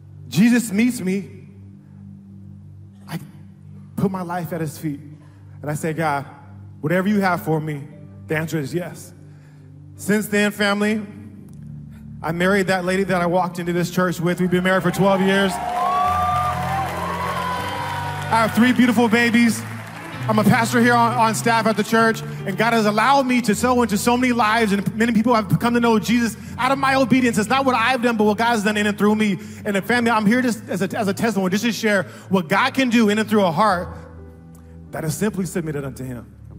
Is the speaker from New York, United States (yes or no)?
no; San Diego, California, United States; I grew up here in San Diego, and I consider myself a good guy, a good person, right?